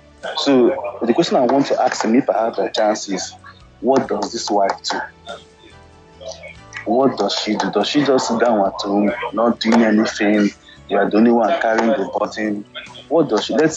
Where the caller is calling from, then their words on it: Canada; Yeah, I'm calling from Canada.